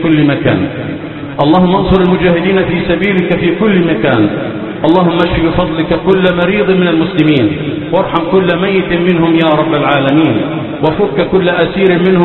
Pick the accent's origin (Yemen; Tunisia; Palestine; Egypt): Egypt